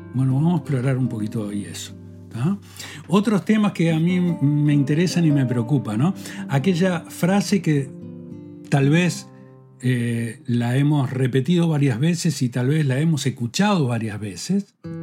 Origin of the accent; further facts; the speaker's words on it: Salto, Uruguay; born there; Yo soy nacido en Salto